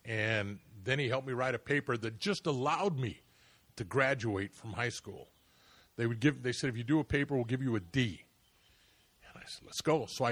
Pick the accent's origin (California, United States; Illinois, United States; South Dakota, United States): California, United States; Pico Rivera; also born or lived in Los Angeles; Well, I actually started down in South L.A., 94th and Avalon, but then...